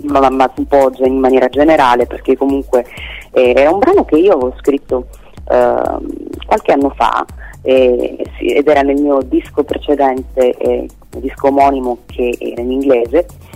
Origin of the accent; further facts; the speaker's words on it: Calabria, Italy; io sono calabrese, quindi sono abituata ad un clima decisamente più caldo